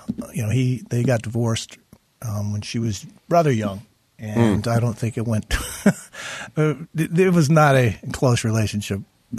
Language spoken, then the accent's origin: English; Boulder, Colorado, United States; The fact that when I grew up in Boulder, the supermarket, they got shot up yesterday.